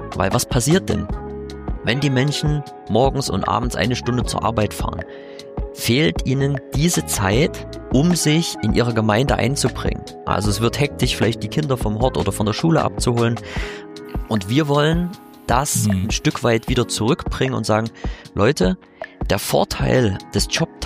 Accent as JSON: {"language": "German", "town": "Chemnitz", "region": "Saxony", "country": "Germany", "tie": "born or raised there", "said": "Ich komme aus Chemnitz bzw. aus dem Vorort, bin da quasi hier in der Region groß geworden. Habe auch in Chemnitz studiert"}